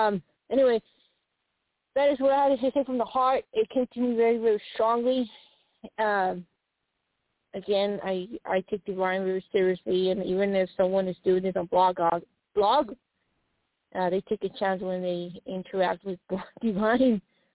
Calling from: Arizona, United States

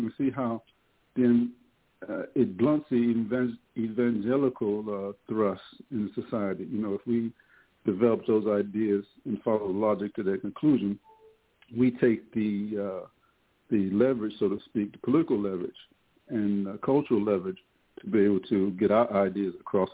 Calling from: Ottawa, Ontario, Canada; I'm calling from Ottawa, Ontario.

